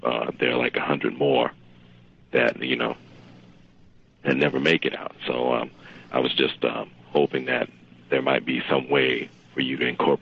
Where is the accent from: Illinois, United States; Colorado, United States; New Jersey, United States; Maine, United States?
Illinois, United States; East St. Louis; I'm from a community that could really use a program like this. I'm from East St. Louis, Illinois.